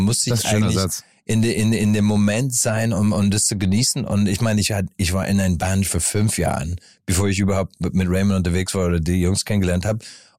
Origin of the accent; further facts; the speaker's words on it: Ireland; German is a second language; weil ich komme aus dem Dorf und in Irland, 1000 Kilometer weg.